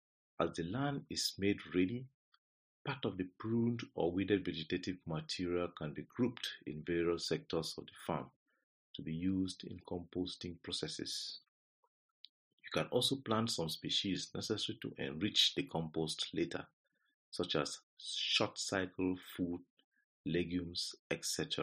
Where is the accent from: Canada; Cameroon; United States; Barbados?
Cameroon; I'm from Cameroon.